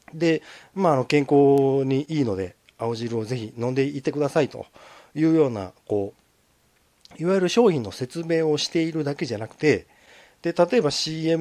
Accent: Kansai, Japan; accent: Kansai dialect; 標準語を喋ろうとしていますいますって、なんかちょっとおかしいかもしれないですけども、もし関西弁が出ているようであれば

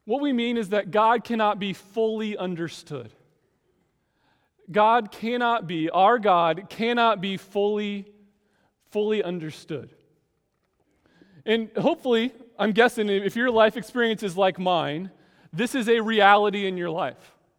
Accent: Indiana, United States; I grew up in Indiana, and we would regularly have tornado warnings.

